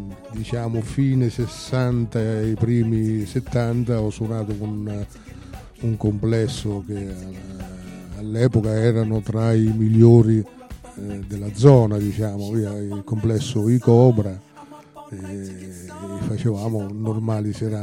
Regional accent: Fabriano, Marche, Italy; sono di Fabriano, in provincia di Ancona.

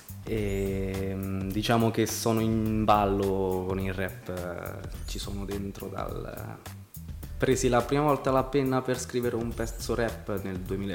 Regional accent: Marche, Italy; Guarda, io non sono proprio di Ascoli, quindi venivo da un paese un po' fuori.

